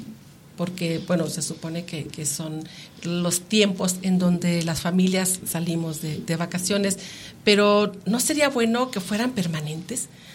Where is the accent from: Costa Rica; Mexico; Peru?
Mexico; también como mexicanos, yo creo que no estamos acostumbrados a...